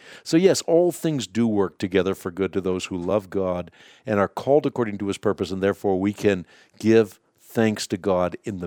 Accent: Netherlands; first language Dutch; English is a second language; I'm Dutch, and so that's my first language.

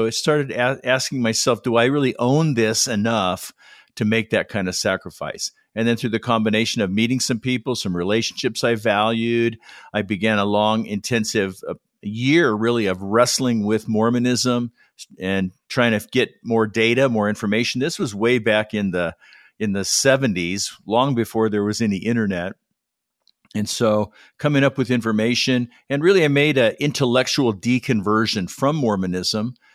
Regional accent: California, United States; also born or lived in Utah; I was born and raised in the Mormon Church, or the LDS Church. Born in Utah, raised in Southern California, but my family was very active in the church. I'm one of 10 children, which is kind of stereotypic of the active Mormons.

